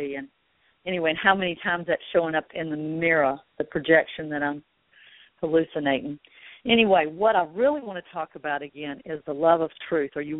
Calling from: North Carolina, United States; in North Carolina.

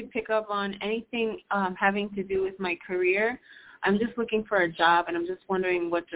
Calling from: Puerto Rico; I'm calling from Puerto Rico.

